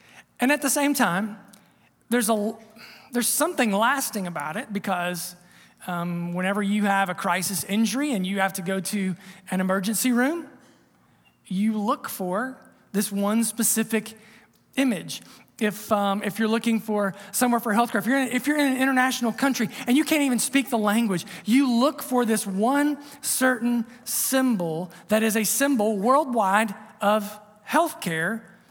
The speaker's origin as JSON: {"language": "English", "region": "Ohio", "country": "United States", "said": "I'm from Southern Ohio, down on the river down there, and just north of Eastern Kentucky and Western West Virginia."}